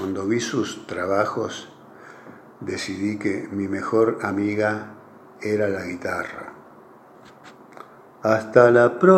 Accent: Corral de Bustos, Córdoba, Argentina; Yo nací en Anfunes. Cuando tenía casi 11 años, mis viejos se fueron a vivir a Corral de Bustos, sudeste de la provincia de Córdoba.

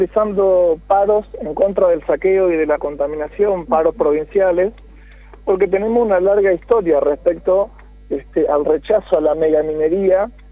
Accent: Esquel, Chubut, Argentina; nosotros aquí en Esquel, donde estoy ahora en este mismo momento, mi ciudad natal, aquí en Chubut, en la cordillera

